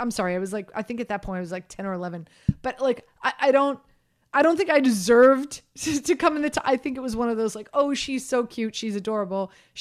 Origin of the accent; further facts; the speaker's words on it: Miami, Florida, United States; So I grew up in Miami, Florida. And when you grow up in Miami, it's typically, you know, when you vacation, you either go on a boat cruise or you go to Orlando, Florida